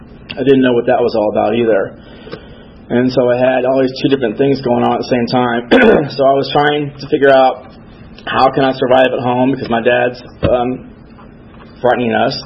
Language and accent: English; Stone Mountain, Georgia, United States; So we grew up out in Stone Mountain, and my dad was a heavy drinker, and he frightened us a lot.